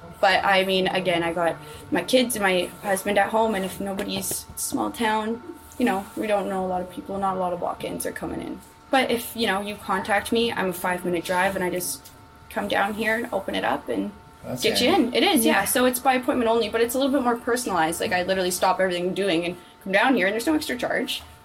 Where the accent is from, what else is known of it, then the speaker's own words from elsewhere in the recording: Salmon Arm, British Columbia, Canada; moved all around the Okanagan with my children, just figuring out what to do, and I ended up back in my hometown with my family, and I couldn't be happier.